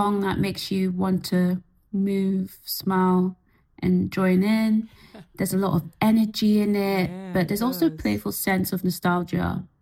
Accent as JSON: {"language": "English", "region": "East of England", "country": "United Kingdom", "said": "Hi everyone … I'm a British-Nigerian singer-songwriter from Hertfordshire."}